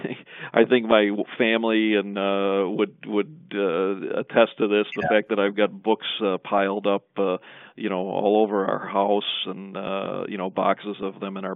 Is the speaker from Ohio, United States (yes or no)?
no; Chicago, Illinois, United States; I remember growing up in the Chicago area and, you know, you'd look at the Sun-Times